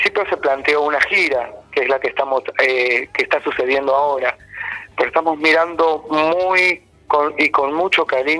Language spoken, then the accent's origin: Spanish; Ezeiza, Buenos Aires Province, Argentina; also born or lived in Mar del Plata; sur del Gran Buenos Aires, Ezeiza